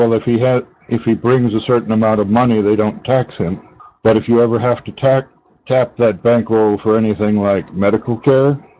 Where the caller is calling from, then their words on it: Boston, Massachusetts, United States; Well, I'm calling from the Boston area.